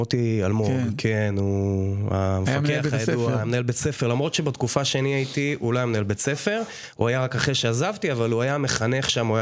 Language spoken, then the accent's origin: Hebrew; Haifa, Haifa District, Israel; also born or lived in Nahalal; אני גר איתם בכפר ביחד עם בת זוגתי מזי. אני יליד חיפה במקור. התחנכתי בכמה בתי ספר באזור, ההורים שלי התגרשו שהייתי בסביבות גיל 6, ואז עברתי לגור אצל סבתא שלי תקופה מסוימת 3 שנים, ואחרי זה עברתי לנהלל.